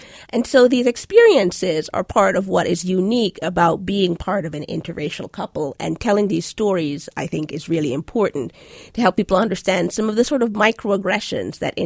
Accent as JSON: {"language": "English", "country": "Jamaica", "tie": "born or raised there", "said": "I grew up in Jamaica, and so I don't know that as much as I should about some American civil rights history."}